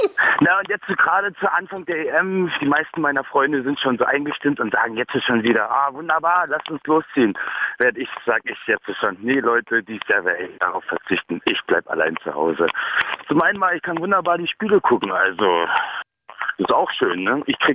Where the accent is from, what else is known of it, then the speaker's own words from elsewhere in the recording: Hamburg, Germany; Ich komme aus Hamburg.